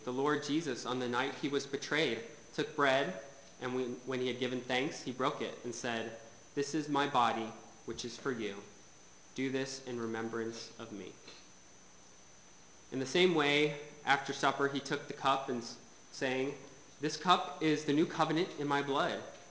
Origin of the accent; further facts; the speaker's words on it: United States; It's something that I've heard my whole life growing up in America.